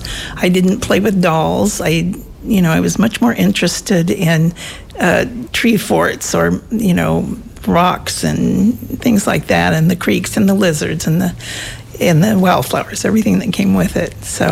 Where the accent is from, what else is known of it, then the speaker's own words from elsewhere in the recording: Gilroy, California, United States; born there; also born or lived in Cupertino; No, I was born in California, in Gilroy, but I moved up here in 69, so I've been here a while.